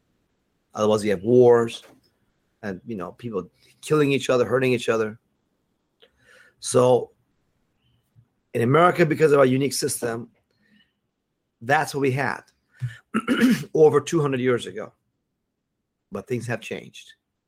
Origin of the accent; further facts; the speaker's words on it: Iran; now in United States; You see, folks, I came from Iran, where we had no freedoms, no rights.